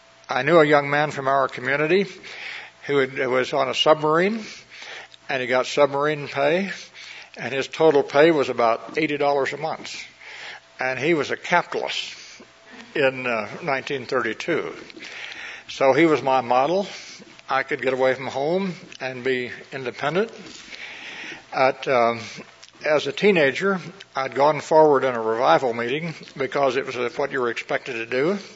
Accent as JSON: {"language": "English", "region": "Midwest", "country": "United States", "tie": "born or raised there", "said": "I grew up in the Midwest with Midwest values, went to church, we did the right thing, we were honest, but I felt a little confined. And wanted to get out of this small neighborhood as quickly as possible."}